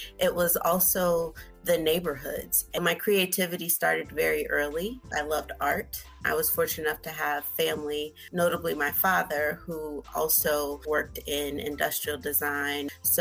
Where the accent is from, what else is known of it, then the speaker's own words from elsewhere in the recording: Chicago, Illinois, United States; growing up in Chicago, I loved looking at the buildings, the Sears Tower, or now it's called the Willis Tower. It was fairly new when I was young, steel, glass, beautiful architecture, very native to Chicago.